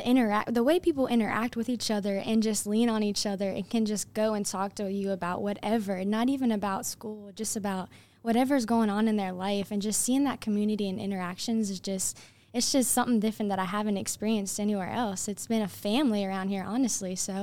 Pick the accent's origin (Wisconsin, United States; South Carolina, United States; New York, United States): South Carolina, United States; Greenville; Yeah, so I'm originally from Greenville, but I've been in Columbia past 4 years for college.